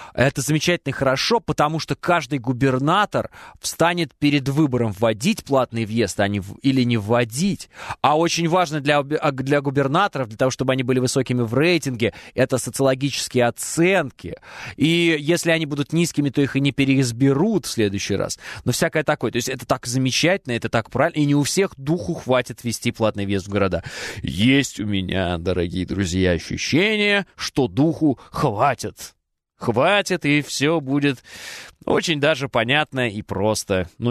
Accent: Orenburg, Orenburg Oblast, Russia; Я из Оренбурга.

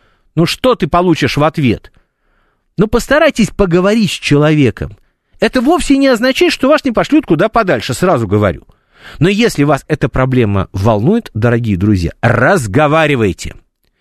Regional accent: Moscow, Russia; born there; вот я москвич, я родился в Москве, но я безумно люблю Питер

